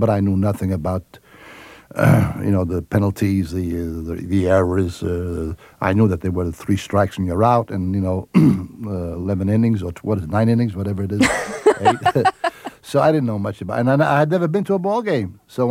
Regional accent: Brooklyn, New York, United States; At that time, you know, I was working with my dad in the Italian Theater.

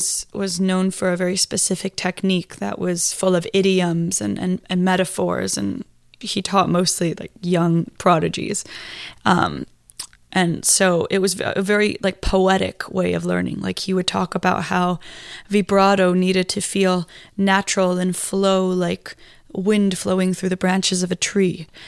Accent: Iceland; I guess, I mean, I grew up in Iceland, so I just wasn't very close to that culture.

